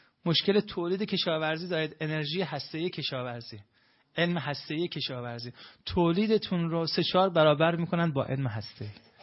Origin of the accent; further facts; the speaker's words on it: Iran; من ایرانیم، این بزرگا تو کشورم